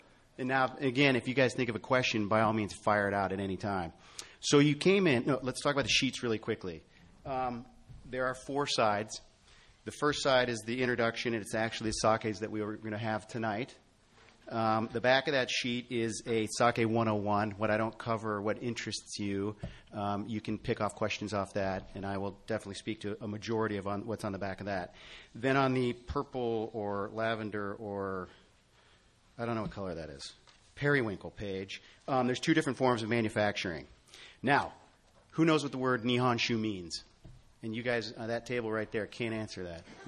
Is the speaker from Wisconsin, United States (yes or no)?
no; Ohio, United States; But more importantly, I'm a guy from Ohio that sake just spoke to me.